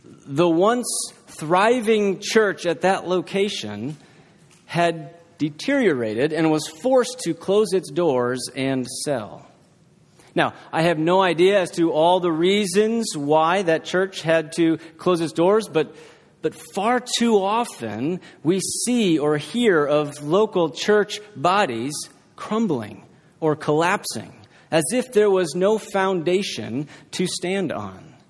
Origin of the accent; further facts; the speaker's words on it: Wheaton, Illinois, United States; now in Texas, United States; Growing up in Wheaton, Illinois, much like here in Texas, there were churches on just about every corner.